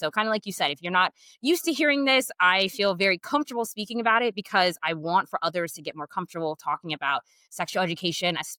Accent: Florida, United States; now in Hawaii, United States; I live and work out here in Hawaii. I'm originally from Florida.

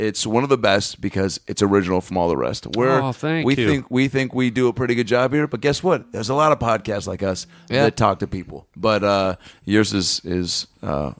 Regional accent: United States; I'm from the States.

